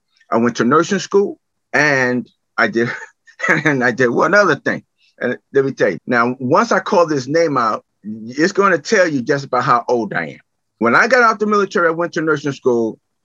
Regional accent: Brooklyn, New York, United States; I'm from Brooklyn, New York. I was born and raised Brooklyn, New York in Bed-Stuy area, Bedford-Stuyvesant.

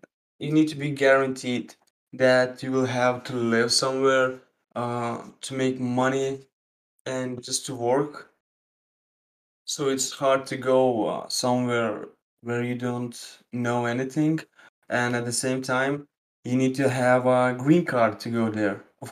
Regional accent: Lithuania; English is a second language; I'm from Lithuania, you're from America.

